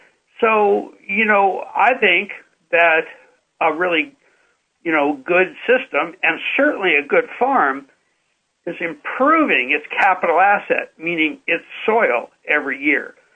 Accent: California, United States; I mean, I like California. I'm a Californian.

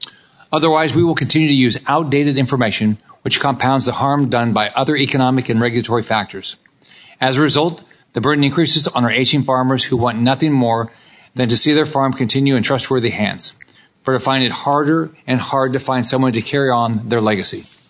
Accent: Florida, United States; In my home state of Florida, that number is even higher

